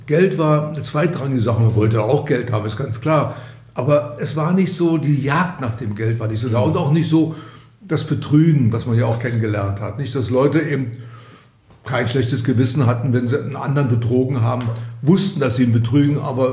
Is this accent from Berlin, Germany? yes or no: yes; Berlin, Germany; Ich bin ja in Berlin geboren, 1943. Als die Mauer gebaut wurde, 1961, war ich bereits 18 und bis dahin war ich in beiden Stadtteilen zu Hause, im Westen wie im Osten